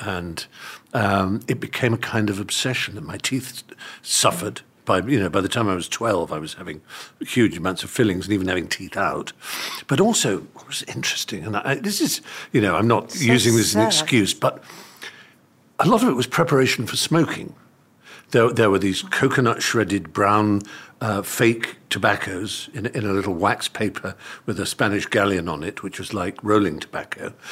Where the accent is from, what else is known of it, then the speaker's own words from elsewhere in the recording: East of England, United Kingdom; We grew up in Norfolk